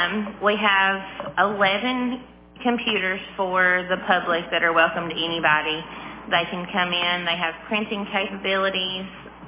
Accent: Tennessee, United States; I was born and raised in Clay County, Tennessee. I'm 32 years old

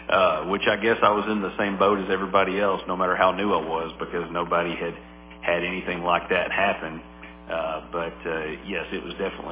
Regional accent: Tennessee, United States; I'm originally from Macon County. Grew up there, went to high school, graduated in 2004 from Macon County High School

